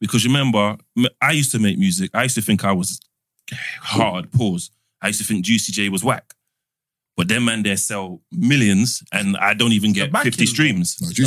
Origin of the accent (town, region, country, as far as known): Florida, United States